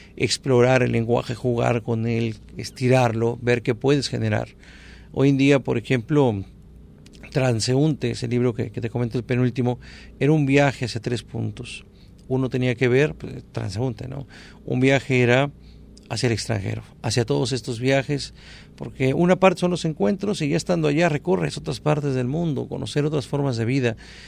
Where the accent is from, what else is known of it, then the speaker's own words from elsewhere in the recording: Puerto Vallarta, Jalisco, Mexico; born there; also born or lived in Monterrey / Guadalajara; Lo empecé a escribir en Guadalajara, nací aquí en Vallarta, fui a Monterrey a estudiar, después me fui a Guadalajara, viví un poquito aquí y otro poquito allá